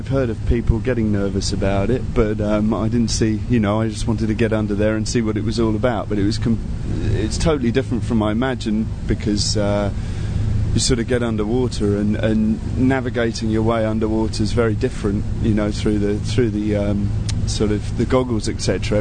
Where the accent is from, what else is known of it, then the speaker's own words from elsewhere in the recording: London, United Kingdom; I'm from London, in obviously the UK.